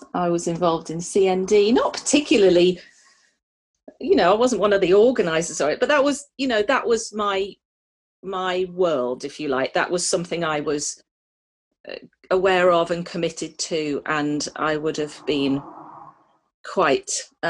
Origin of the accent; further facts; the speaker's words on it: North West England, United Kingdom; I grew up in Lancashire in a quite ordinary but very nice working class family. I was the first person in my family to go to university.